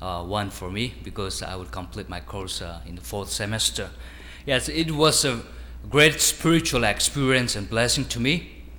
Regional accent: India; I'm from India.

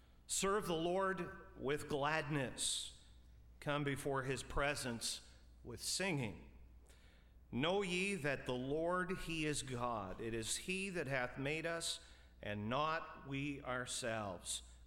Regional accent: British Columbia, Canada; I was born out west in British Columbia, near Vancouver, British Columbia. So I'm the Canadian, she's the American.

